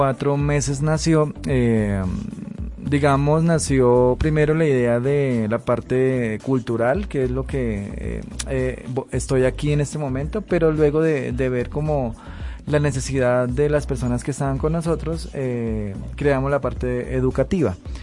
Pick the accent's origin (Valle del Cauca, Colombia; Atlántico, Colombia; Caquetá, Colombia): Caquetá, Colombia; Belén de los Andaquíes; born there; Pues nací en el Caquetá, en Belén de los Sandaquíes, hace tiempos.